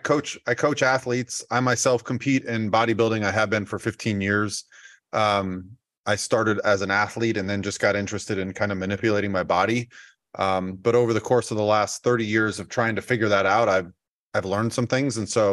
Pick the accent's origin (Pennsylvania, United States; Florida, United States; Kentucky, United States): Florida, United States; Tarpon Springs; Tarpon Springs, Florida. It's just right outside of Tampa.